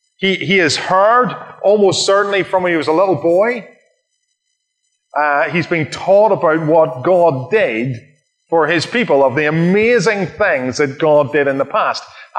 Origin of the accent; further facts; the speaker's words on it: Ireland; first of all, I'm from Ireland, and therefore I like narrative and stories.